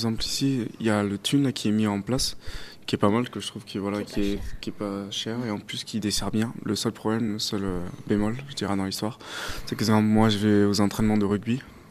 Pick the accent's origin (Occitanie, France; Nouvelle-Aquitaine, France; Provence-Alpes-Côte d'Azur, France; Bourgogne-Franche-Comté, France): Occitanie, France; Nîmes; now in Mende, France; moi je suis étudiant ici aussi à Mende et j'ai pas mal de problèmes. Donc moi je viens de Nîmes